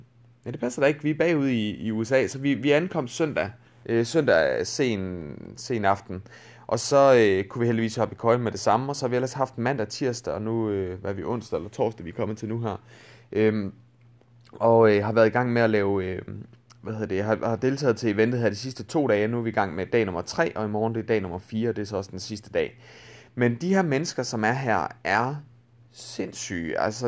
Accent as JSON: {"language": "Danish", "region": "North Denmark Region", "country": "Denmark", "said": "Jeg kommer oprindeligt over fra Aalborg-området af, og har boet der en del år nu."}